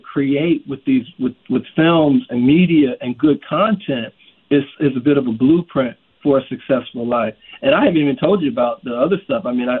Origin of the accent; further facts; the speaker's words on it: Hampton, Virginia, United States; I grew up in Hampton, Virginia.